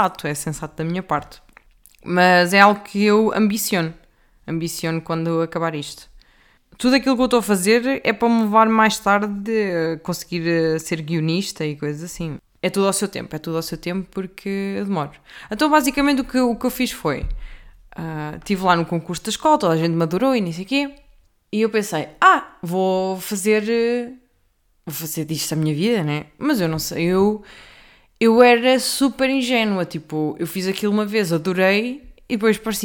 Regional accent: Centro, Portugal; alguns humoristas da minha terra. Opa, da minha terra e da zona de Leiria e Coimbra

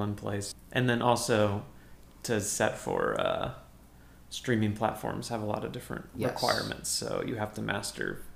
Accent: Roanoke, Virginia, United States; also born or lived in Henrico; But I left there before I could make memories. Okay. So, but I'm from Roanoke.

